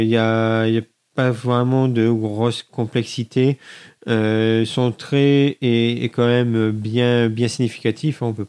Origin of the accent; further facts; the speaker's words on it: France; C'est un peu comme de chez nous en France, où on n'ose pas vraiment dire que nous sommes geeks.